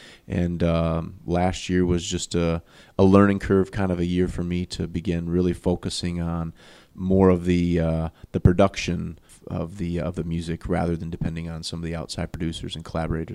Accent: Lansing, Michigan, United States; also born or lived in Sarasota, Florida; Well, I am I'm a Lansing native, but I was born and raised in Sarasota, Florida. I guess I would say I'm a product of the Lansing School District.

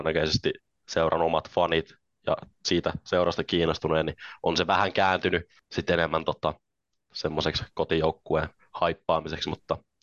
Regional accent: Jyväskylä, Central Finland, Finland; moved away as an adult; now in Helsinki, Finland; No siis mä oon alun perin Jyväskylästä kotoisin, että siellä mä asuin 20 vuotta, kunnes mä muutin tänne kouluun ja, tai koulun takia. Ja nyt mä oon sitten päätin koulun jälkeen vielä jäädä ja löysin töitä ja näin.

